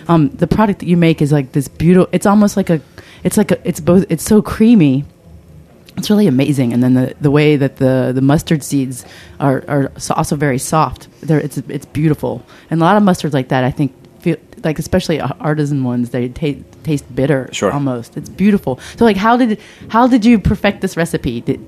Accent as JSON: {"language": "English", "region": "the South", "country": "United States", "said": "because I'm from the South, so you occasionally see it"}